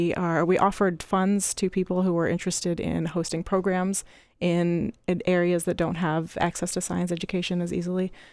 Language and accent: English; Washington, District of Columbia, United States; I grew up in Washington, D.C., and I visited a lot of museums